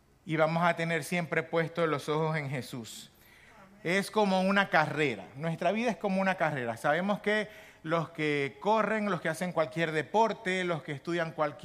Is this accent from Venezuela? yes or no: yes; Venezuela; Los que somos venezolanos tuvimos oportunidad de estar pendientes de nuestro país